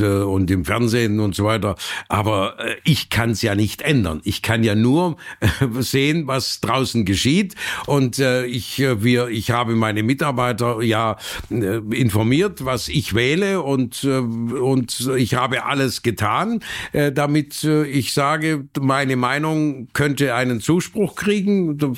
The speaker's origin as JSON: {"language": "German", "country": "Germany", "said": "Das, was für Deutschland, für mein Heimatland wichtig ist"}